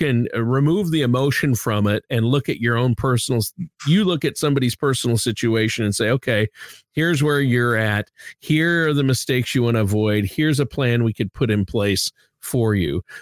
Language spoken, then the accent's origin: English; Minnesota, United States; I grew up in Minnesota, so I had Long Johns